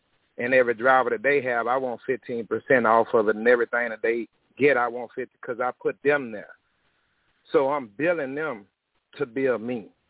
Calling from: Lake Charles, Louisiana, United States; I'm calling from Lake Charles, Louisiana.

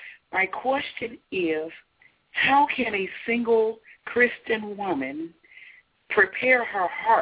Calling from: Forest City, Arkansas, United States; I'm calling from Forest City, Arkansas.

